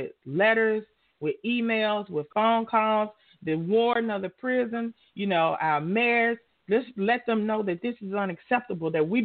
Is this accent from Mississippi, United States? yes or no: yes; Clarksdale, Mississippi, United States; I was born in Clarksdale, Mississippi, just down the road a b